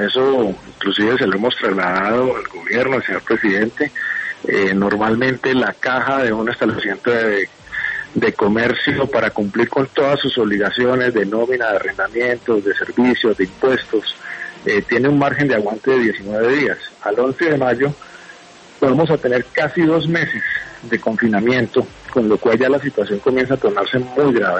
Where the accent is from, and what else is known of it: Colombia